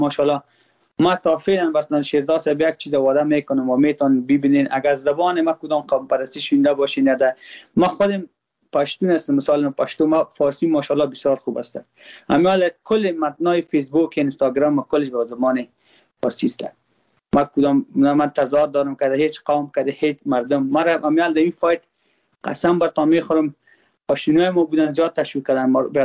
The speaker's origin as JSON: {"language": "Persian", "country": "Afghanistan", "said": "ما خود ما افغان هستم، با ما هزاره ازبک پشتون کلش یک چشم هستن."}